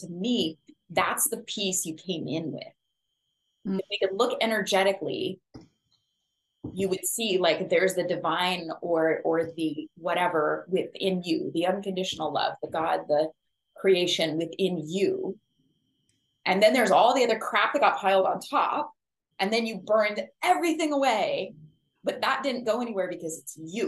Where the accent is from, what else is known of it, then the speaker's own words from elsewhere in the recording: Pacific Northwest, United States; also born or lived in Hawaii / Colorado; because I grew up on the Pacific Northwest and then I lived my adult life in Hawaii.